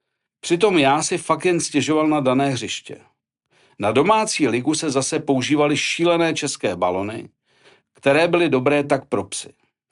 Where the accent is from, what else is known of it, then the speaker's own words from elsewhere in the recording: Teplice, Ústí nad Labem Region, Czechia; Když tedy vyřizoval můj přestup z rodných Teplic